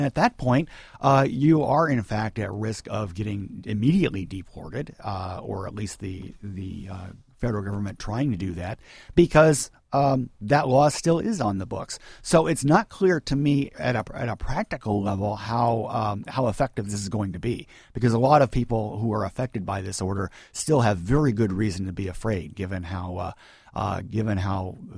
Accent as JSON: {"language": "English", "region": "the South", "country": "United States", "tie": "born or raised there", "said": "And I grew up in the South in the 60s, so, I've seen racist."}